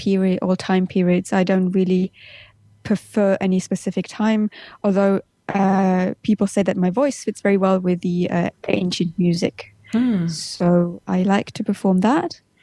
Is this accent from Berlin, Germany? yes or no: yes; Berlin, Germany; also born or lived in Leipzig; When I was born in Leipzig. Mm-hmm. And then 5 years later, we moved to Berlin.